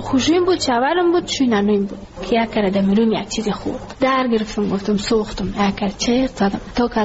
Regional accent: Ghazni, Afghanistan; now in Kabul, Afghanistan; ما کابل آمده از غزنی هستم.

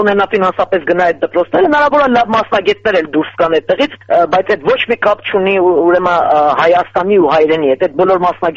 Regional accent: Iran; Ես ինքս պարսկահայ եմ, ինքս սովորել եմ հենց այդ կարգի դպրոցում, որի մասին խոսքա գնում։

